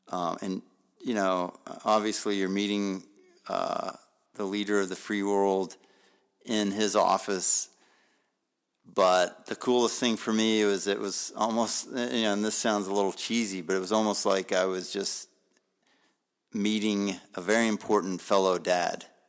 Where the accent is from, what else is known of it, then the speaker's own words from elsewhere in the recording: Lexington, United States; that never came to mind as I was growing up in Lexington.